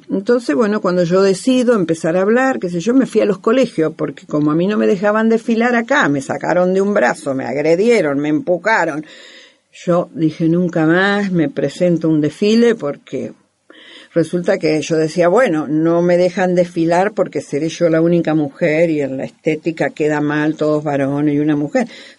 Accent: Argentina; Casi somos las patricias argentinas sin nombre y apellido

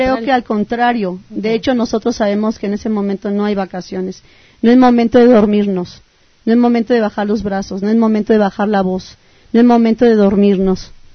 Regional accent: Mexico; yo también soy mexicano.

